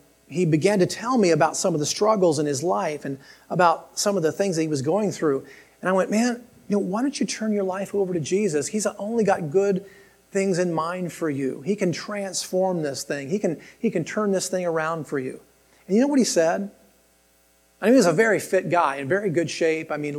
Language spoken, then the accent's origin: English; Columbus, Ohio, United States; I still had a lot of involvement in Columbus. I'm from Columbus.